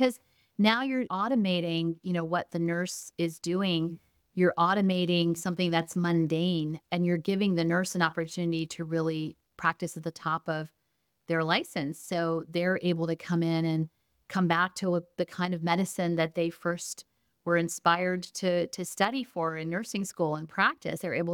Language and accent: English; California, United States; You know, I'm from Silicon Valley. That's where my first two companies were.